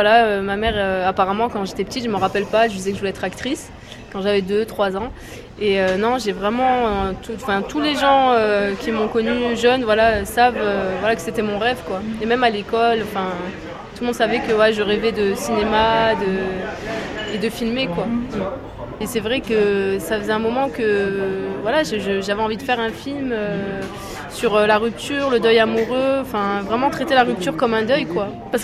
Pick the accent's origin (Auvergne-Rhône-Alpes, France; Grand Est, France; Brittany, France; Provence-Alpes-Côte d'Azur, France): Provence-Alpes-Côte d'Azur, France; Marseille; J'ai grandi à Marseille, dans les quartiers nord, plus précisément dans le quartier des Oliviers, aux Oliviers E. Donc j'habitais au bâtiment E1. Et voilà, entourée de tours HLM et de toutes les couleurs